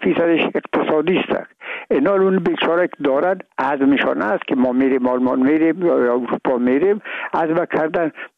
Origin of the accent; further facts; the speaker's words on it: Afghanistan; میگم ما افغان هستیم تذکره خود را ناوردیم